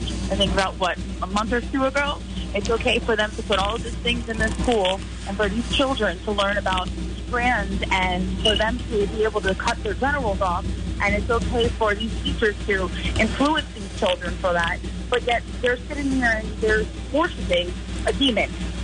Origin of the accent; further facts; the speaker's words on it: Florida, United States; Oh, so I'm from Florida, and I don't know nothing about New York City.